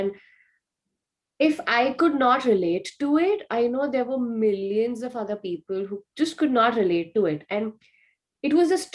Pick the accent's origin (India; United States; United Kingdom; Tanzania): India; Mumbai, Maharashtra; So I am from Mumbai, India. And it's just like any other cities like Toronto or New York, you know, one of the major cities.